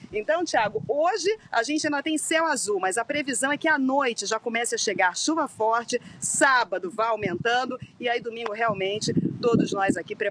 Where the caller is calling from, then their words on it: Cooper City, Florida, United States; Eu estou aqui falando de Cooper City, é uma cidade bem próxima a Fort Lauderdale.